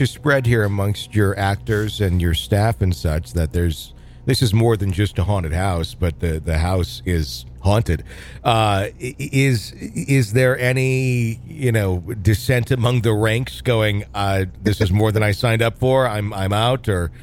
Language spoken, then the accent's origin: English; Fond du Lac, Wisconsin, United States; I grew up in Fond du Lac, Wisconsin, and in high school years, I had a girlfriend who lived in Berlin.